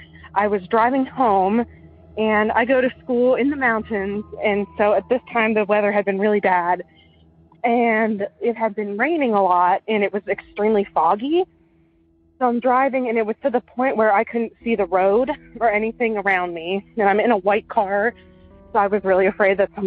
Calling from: Maryland, United States; I'm calling from Western Maryland.

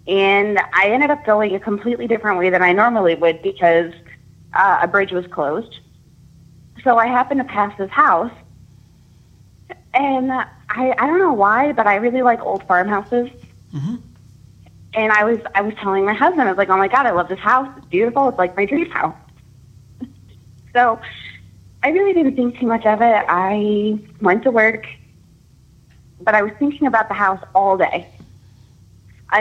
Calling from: New York, United States; I'm calling from New York.

